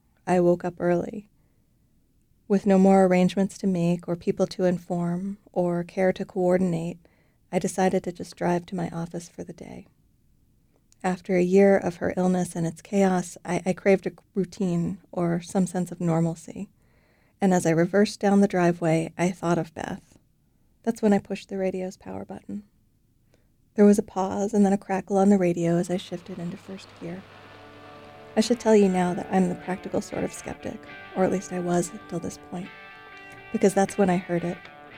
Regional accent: Maine, United States; now in Hallowell, United States; I was raised in Aroostook County, but I live in Hollowell now.

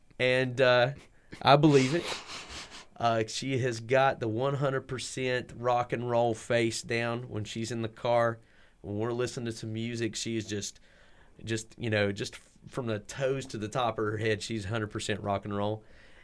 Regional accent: Logan, West Virginia, United States; For us, me personally, and the group of folks that I grew up with in Logan, Landau

